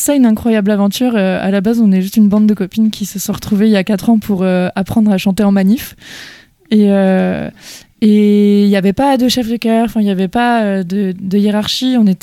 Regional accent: England, United Kingdom; En plus, j'ai le droit de chanter en anglais parce que je suis anglaise.

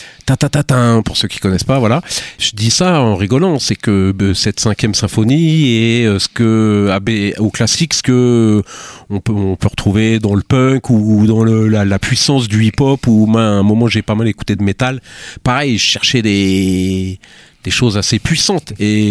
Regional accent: Gennevilliers, Île-de-France, France; moi je viens de Gennevilliers dans le 92, donc dans les Hauts-de-Seine, Et effectivement, Gennevilliers, je fais pas une pub pour Gennevilliers, mais ville communiste, avec beaucoup d'engagement culturel, artistique, etc.

